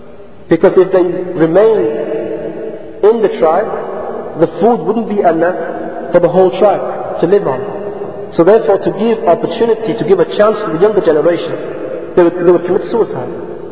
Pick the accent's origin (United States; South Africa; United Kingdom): United Kingdom